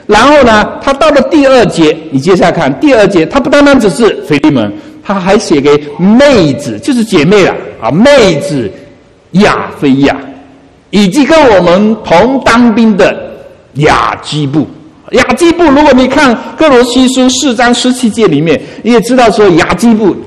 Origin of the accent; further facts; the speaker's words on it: China; 当时我们中国人特别不放心啊，因为我们从那个地方出来的啊，不放心啊。